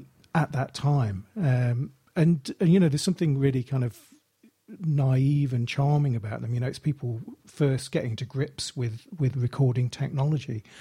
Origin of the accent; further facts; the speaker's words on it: Derby, East Midlands, United Kingdom; I'm actually from Derby, so I have a particular fondness for those.